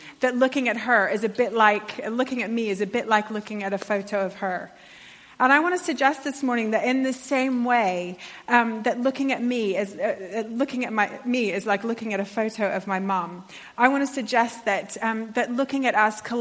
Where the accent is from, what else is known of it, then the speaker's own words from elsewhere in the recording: United States; now in Bedford, United Kingdom; I'm clearly American, and I've been living in England for almost 15 years, and the whole of that time I've been in Bedford, which I love.